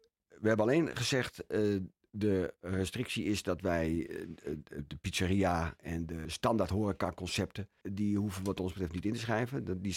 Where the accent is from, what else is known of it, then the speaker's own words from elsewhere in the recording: Bussum, North Holland, Netherlands; Kijk, ik ben Bussumer. En ik ben geboren en getogen in Bussum.